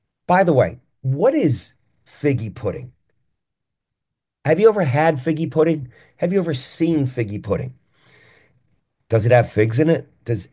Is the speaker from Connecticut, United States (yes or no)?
yes; Hartford, Connecticut, United States; You know, growing up in Hartford, Connecticut, I used to go to Central Connecticut games quite a bit.